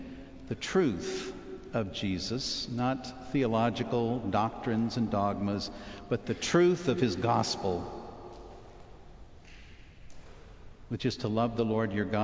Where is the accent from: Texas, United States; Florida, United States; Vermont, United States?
Texas, United States; So I said, well, I'm from Texas.